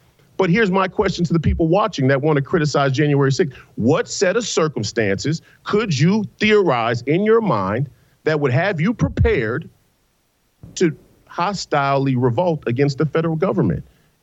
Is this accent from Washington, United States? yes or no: no; Minnesota, United States; And I come from the Rondo community.